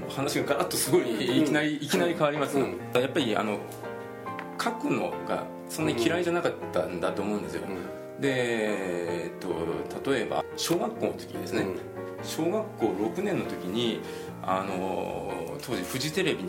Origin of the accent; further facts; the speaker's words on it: Fukuoka, Japan; あ、最初は地元福岡の代理店ですね。